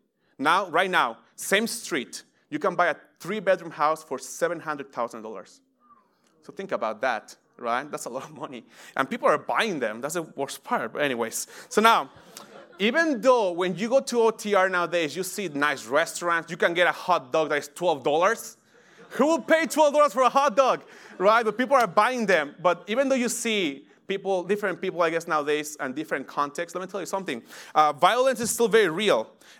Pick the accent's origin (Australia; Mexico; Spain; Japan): Mexico; now in Cincinnati, United States; I am from Mexico and now in OTR Cincinnati. I've been there for 10 years. So I come from a very charismatic church in Mexico.